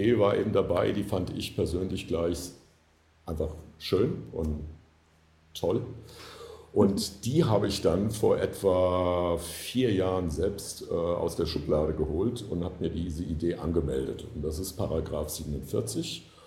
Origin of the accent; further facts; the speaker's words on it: Frankfurt, Hesse, Germany; Ich bin Frankfurter Bub